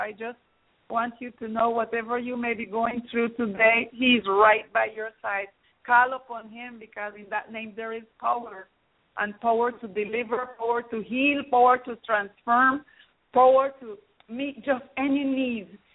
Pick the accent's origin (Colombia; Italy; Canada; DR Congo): Colombia; now in Alabama, United States; I'm from Colombia, South America, a small island in the Caribbean, and married to my husband … We have two children. I'm living here in Alabama